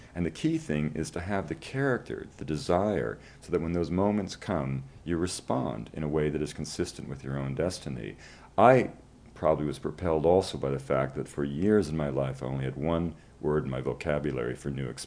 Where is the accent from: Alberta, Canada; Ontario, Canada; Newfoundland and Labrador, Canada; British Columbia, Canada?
British Columbia, Canada; I'm from British Columbia. I've saved up money in a logging camp, and I want to go to South America like you did and collect plants.